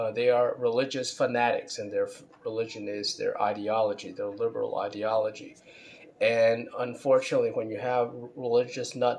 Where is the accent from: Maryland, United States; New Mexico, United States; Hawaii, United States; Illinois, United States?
Maryland, United States; Baltimore; I remember when I was a kid, I grew up in Baltimore, which is right near Washington, D.C., and everybody called them the Redskins.